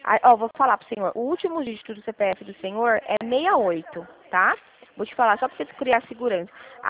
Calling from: Presidente Prudente, São Paulo, Brazil; Eu falo aqui de Presidente Prudente.

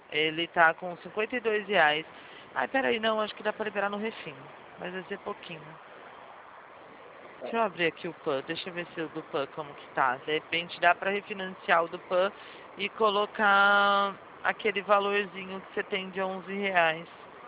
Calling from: Limeira, São Paulo, Brazil; Eu sou DDD19, tá? Tá falando que sou eu de Limeira.

